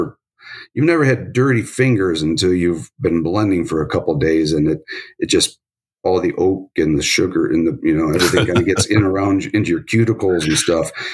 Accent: Michigan, United States; I grew up in West Michigan. My family was originally from here, and we moved up that way.

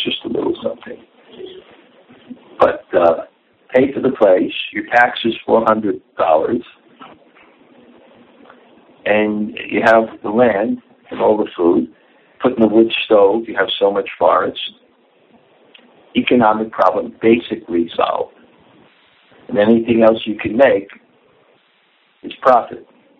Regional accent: United States; I know when I grew up in America, and then we had one TV with like a 10-inch screen.

